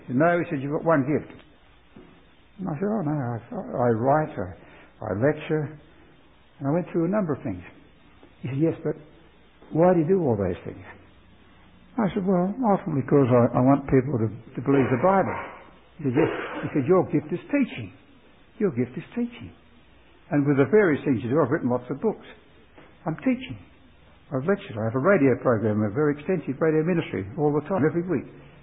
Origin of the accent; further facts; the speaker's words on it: Australia; I come from Australia. You probably guessed that.